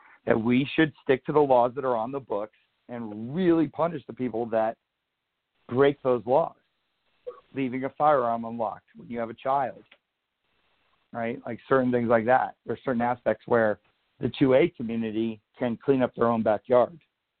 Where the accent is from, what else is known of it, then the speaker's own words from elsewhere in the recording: New Jersey, United States; now in Nevada, United States; Certain states like New Jersey, where I'm from, right? I live in Nevada now, but I'm from Jersey.